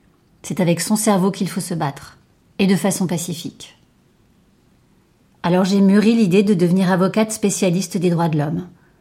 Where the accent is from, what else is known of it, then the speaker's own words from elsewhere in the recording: Cotonou, Littoral, Benin; a été contrainte, pour des raisons de santé, de venir séjourner chez nous à Cotonou.